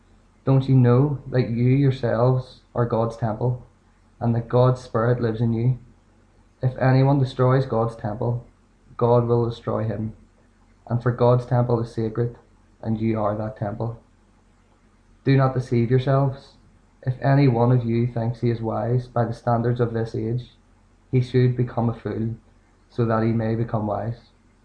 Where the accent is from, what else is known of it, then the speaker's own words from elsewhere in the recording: Belfast, Northern Ireland, United Kingdom; I'm from West Belfast, and I'll be reading from 1 Corinthians chapter 3.